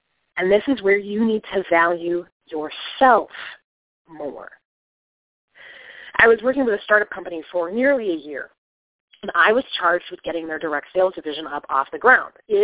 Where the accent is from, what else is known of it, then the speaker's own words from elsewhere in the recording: Flint, Michigan, United States; My hometown is Flint, Michigan, one of the most dangerous cities in America at the time. I was accustomed to the various noises of city life, and life in Flint to me was safe